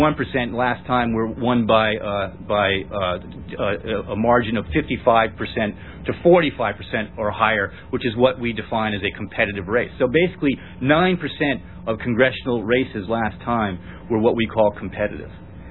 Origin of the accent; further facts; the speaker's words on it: San Francisco, California, United States; You know, California, for instance, where I live, I'm from San Francisco.